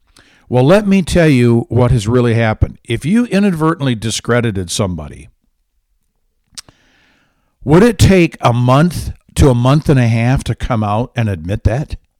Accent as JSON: {"language": "English", "region": "Michigan", "country": "United States", "tie": "born or raised there", "said": "I grew up in Michigan. I grew up in the Lower Peninsula, which is generally Detroit Lion territory."}